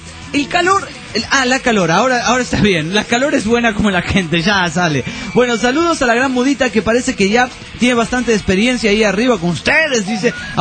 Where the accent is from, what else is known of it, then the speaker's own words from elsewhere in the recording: Corrientes, Argentina; y soy de Corrientes, por A.